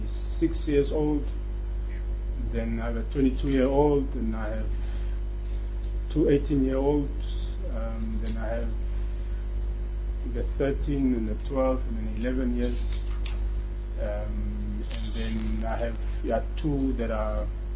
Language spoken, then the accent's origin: English; Windhoek, Khomas, Namibia; also born or lived in Mutele; I was born in the north in a village called Mutele, 1971. But I grew up mostly in Windhoek. I came to Windhoek when I was about 6 years old. And I schooled in Katutura for my primary school.